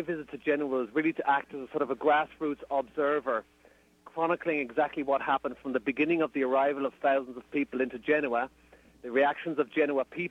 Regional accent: Ireland; As an Irish person, I'm well aware

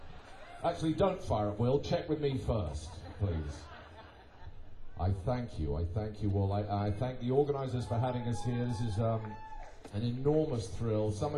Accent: England, United Kingdom; As a young man growing up in England

